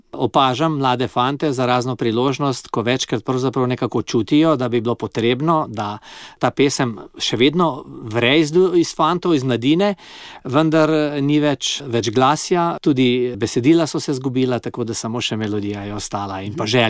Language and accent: Slovenian; Southeast Slovenia, Slovenia; prihajam z Dolenjske, z kmečkega okolja, kjer v bistvu, ko sem bil jaz še majhen, se je še nekako pelo ljudsko, večglasno